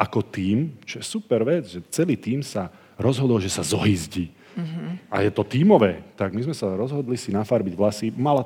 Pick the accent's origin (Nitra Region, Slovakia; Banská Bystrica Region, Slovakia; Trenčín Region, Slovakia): Nitra Region, Slovakia; Nitra; hovorím, ja som jednoduchý chlapec z Nitry